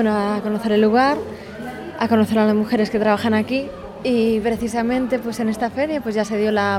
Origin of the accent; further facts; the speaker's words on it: Spain; now in Matagalpa, Nicaragua; Bueno, yo vengo de aquí de Matagalpa, pero no soy de aquí, soy de España. Estoy viviendo aquí una temporada.